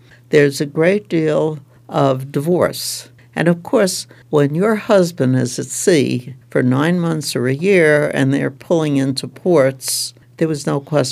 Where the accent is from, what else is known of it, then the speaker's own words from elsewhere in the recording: New York City, New York, United States; I'm a girl from Brooklyn, New York.